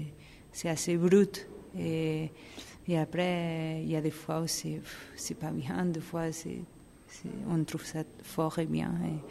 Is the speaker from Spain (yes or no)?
yes; Spain; French is a second language; now in France; je ne savais pas encore que j'allais en faire quand je suis partie d'Espagne